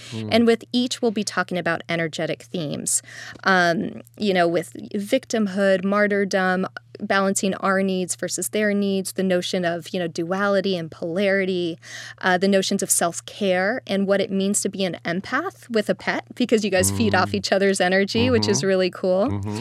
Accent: Brazil; also born or lived in United States; I was born in the States, grew up in Brazil. My mom's from Oklahoma, and my dad's Brazilian.

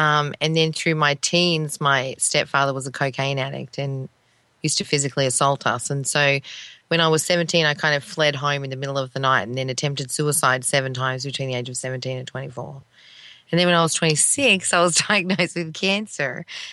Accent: Australia; born there; I was born in Australia.

